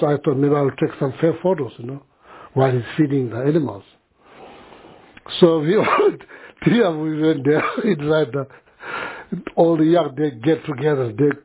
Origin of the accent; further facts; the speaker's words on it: Tibet, China; Usually, that in my hometown, we have many of them in Tibet, of course.